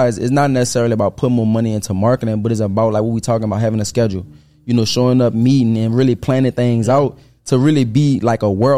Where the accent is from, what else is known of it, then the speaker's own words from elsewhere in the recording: New Orleans, Louisiana, United States; He know I'm from New Orleans.